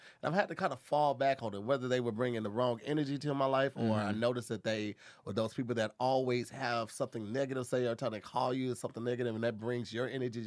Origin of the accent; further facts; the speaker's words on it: St. Louis, Missouri, United States; He's also from my hometown, St. Louis, Missouri